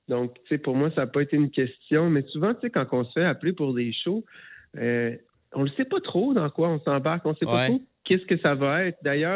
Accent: Quebec City, Quebec, Canada; C'est, moi, je viens de Québec.

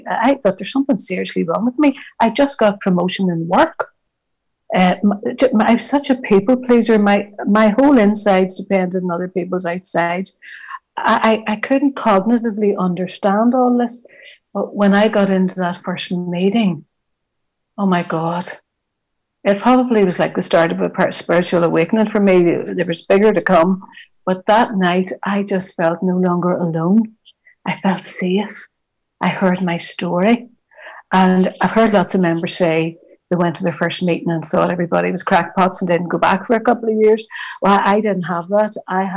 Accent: Belfast, Northern Ireland, United Kingdom; The backdrop to my story is growing up in the Troubles in Northern Ireland and Belfast

